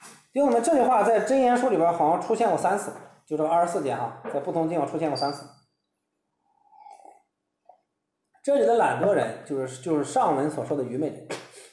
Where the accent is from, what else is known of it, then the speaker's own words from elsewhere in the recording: China; 他跟我们中国人是不一样的哈。